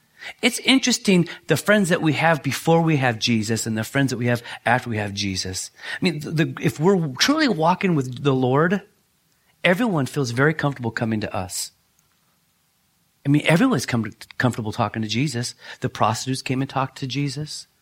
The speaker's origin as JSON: {"language": "English", "country": "United States", "said": "I'm an American. I want it. I want it now."}